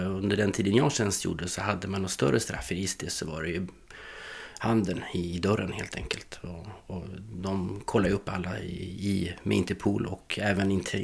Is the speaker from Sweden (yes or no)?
yes; Västerås, Västmanland County, Sweden; moved away as an adult; now in France; Jag är född och uppväxt i Västerås fram till 24 års ålder. Där jag tog en enkel biljett till Paris 1994.